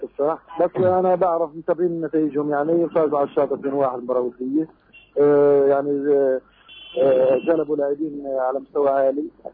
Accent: Gaza, Gaza Strip, Palestine; لفارة الدرجة الأولى عندنا في غزة فقط

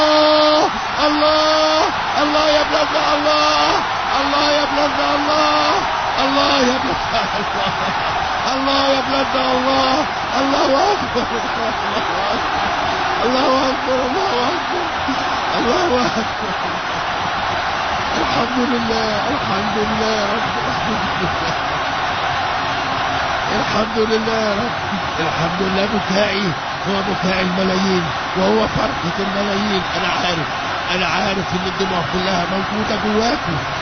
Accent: Egypt; هتنفجر عشان مصر، بلدنا مصر، حبنا مصر، حياتنا مصر

